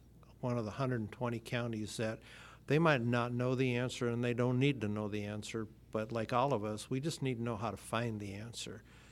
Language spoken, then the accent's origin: English; Manitoba, Canada; I am Canadian. I'm from Manitoba, Canada, so for a quick geography lesson, north of North Dakota.